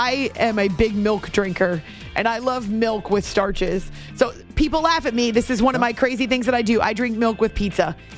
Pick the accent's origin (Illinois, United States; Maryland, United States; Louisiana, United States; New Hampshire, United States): New Hampshire, United States; I grew up in New Hampshire and there were white-tailed deer everywhere.